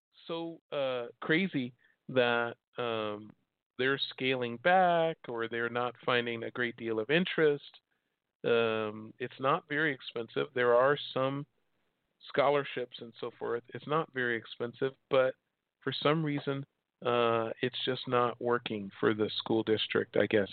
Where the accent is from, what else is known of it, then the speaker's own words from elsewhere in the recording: Chicago, Illinois, United States; moved away as an adult; also born or lived in Oregon; I was born and raised in Chicago, moved here in 85. I really only lived in two places, Chicago, the city, all over the city, mostly the South Side and Wrigleyville.